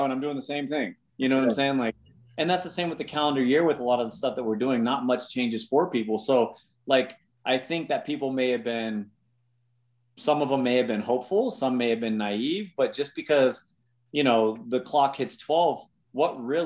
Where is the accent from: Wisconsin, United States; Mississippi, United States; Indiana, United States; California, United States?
California, United States; I grew up in California.